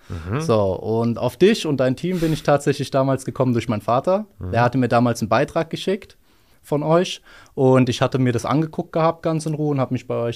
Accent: Rödermark, Hesse, Germany; ich bin aktuell 25 Jahre alt. Ich komme aus Hessen, aus der Stadt Rödermark

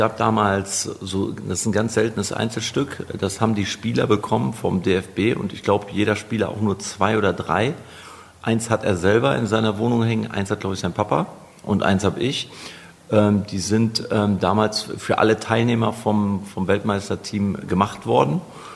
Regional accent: Bergneustadt, North Rhine-Westphalia, Germany; Ich bin tatsächlich hier in Bergneustadt bei Gummersbach geboren. Da gab es tatsächlich damals noch ein Krankenhaus, als ich geboren wurde, 1971, was es mittlerweile nicht mehr gibt. Und ich bin hier sehr verwurzelt

